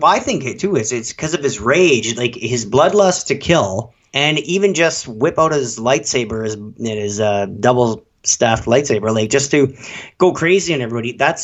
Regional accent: Canada; No, I'm too Canadian and trusting to be like, oh, hey, buddy.

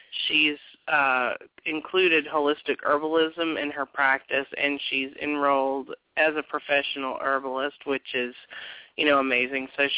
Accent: St. Louis, Missouri, United States; who is all the way from St. Louis, which is right here in my hometown, too.

